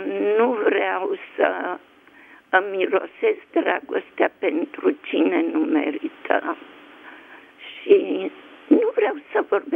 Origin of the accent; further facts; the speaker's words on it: Ploiești, Prahova, Romania; Păi eu sunt din Ploiești și tu ești din București.